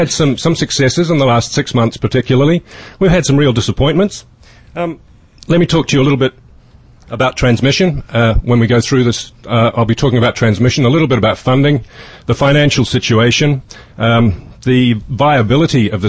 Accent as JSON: {"language": "English", "country": "New Zealand", "said": "I'm from New Zealand, in case you don't know"}